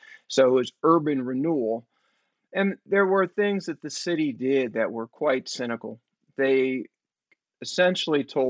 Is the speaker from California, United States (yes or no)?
yes; San Francisco, California, United States; born or raised there